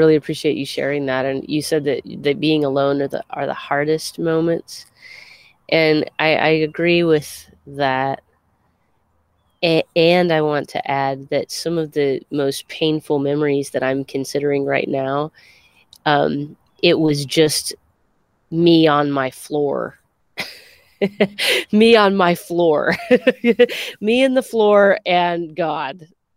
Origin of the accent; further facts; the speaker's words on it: Modesto, California, United States; moved away as an adult; I am from the Central Valley, California. I'm from Modesto, California, and I lived, born and raised, lived the first 25 years of my life in California